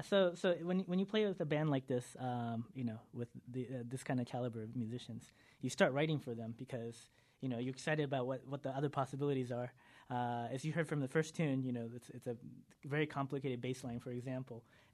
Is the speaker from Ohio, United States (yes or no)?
yes; Dayton, Ohio, United States; When we go on the road and present this tune to other people, it's like, yeah, we're from Dayton.